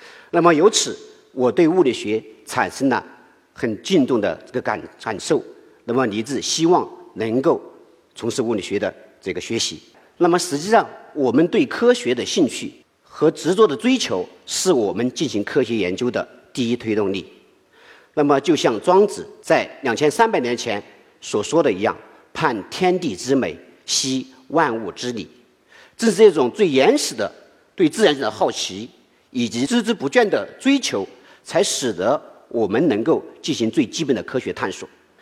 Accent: Lichuan, Hubei, China; 我来自湖北省恩施市利川市的一个小山庄。

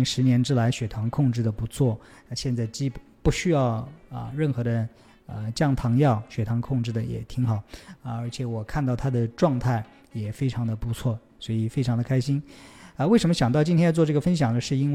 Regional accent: Taixing, Jiangsu, China; 我在最近中秋节回了一次老家，我的老家在江苏的泰兴市

